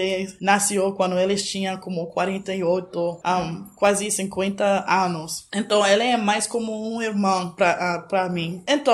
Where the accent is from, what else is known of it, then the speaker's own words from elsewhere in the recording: Baltimore, Maryland, United States; Portuguese is a second language; eu sou do sul dos Estados Unidos, que é a zona negra, o sul-este. Cresci em Baltimore, que é uma cidade negra